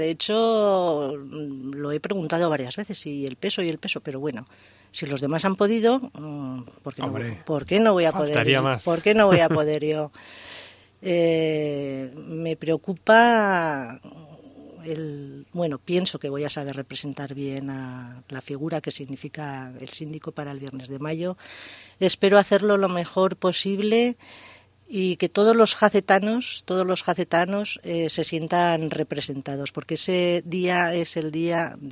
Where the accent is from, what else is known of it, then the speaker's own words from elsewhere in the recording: Zaragoza, Aragon, Spain; nosotros pues somos de Zaragoza, pero mis padres, mis abuelos, todos mis tíos pues son de Jaca.